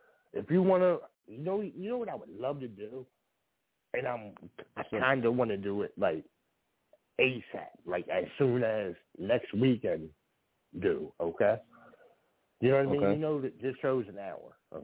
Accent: Philadelphia, Pennsylvania, United States; now in Norristown, United States; I'm from Philadelphia, but I reside in Norristown.

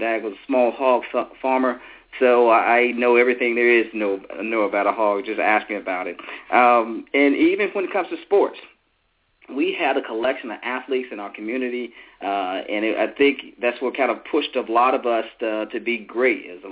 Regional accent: Greenville, Alabama, United States; recall that I grew up in L.A., Lower Alabama, a small town, Greenville. My hometown, that's my home. But we also live in a small community called Mount Zion.

